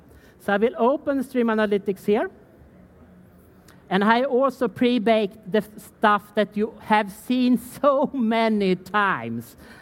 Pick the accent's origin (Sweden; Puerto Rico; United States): Sweden; And of course, I'm from Sweden, so I really like this date format.